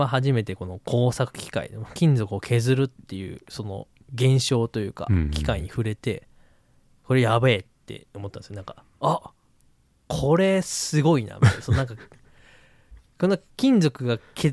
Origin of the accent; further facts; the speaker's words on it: Shizuoka, Japan; moved away as an adult; also born or lived in Aichi; まあ静岡出身なんですけど、そこからあの愛知県の方に移って、まあそこから一人暮らしして、